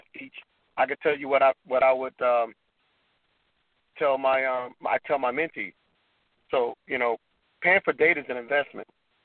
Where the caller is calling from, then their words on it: Atlanta, Georgia, United States; from Atlanta.